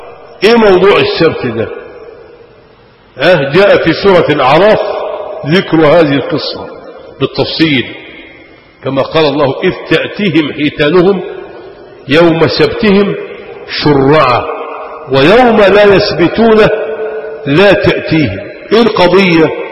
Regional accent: Sharqia Governorate, Egypt; يا عم باكل بس انا راجل شرقاوي

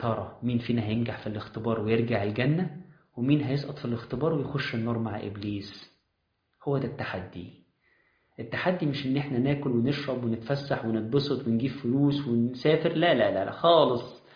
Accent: Egypt; إحنا كمصريين

